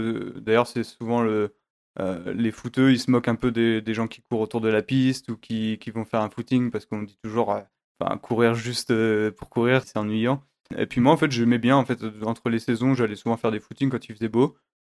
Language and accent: French; Normandy, France; je suis originaire de Normandie, donc un petit village à côté de Cherbourg. Donc je suis né et j'ai grandi à côté de la mer.